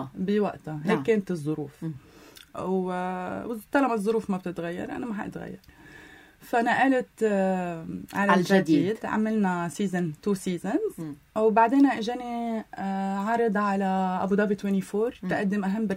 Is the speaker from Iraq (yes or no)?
no; Lebanon; أنا فخورة أنه أنا لبنانية